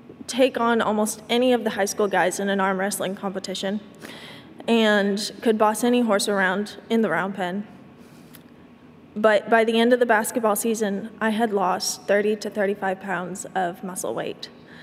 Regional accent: Texas, United States; My testimony starts, I was raised in Northeast Texas. in a very small town. I was raised in a devoted Christian family.

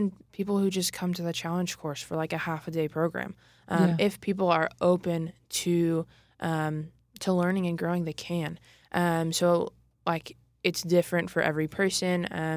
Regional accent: St. Augustine, Florida, United States; I'm originally from Florida, from St. Augustine, Florida.

